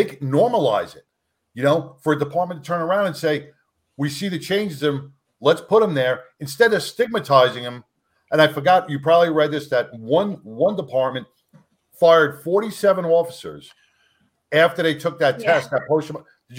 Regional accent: New York, United States; I've never been around horses in equine. I'm from New York, so equine therapy really never even crossed my mind.

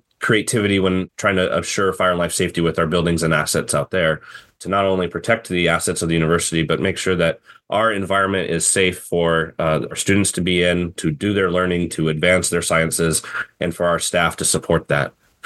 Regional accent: Fairbanks, Alaska, United States; I was thankful to find an opening here in Fairbanks, my hometown, and the rest is history.

